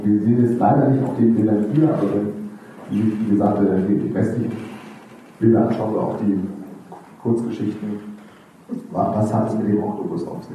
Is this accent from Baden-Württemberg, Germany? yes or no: no; Hanover, Lower Saxony, Germany; ich komme aus Hannover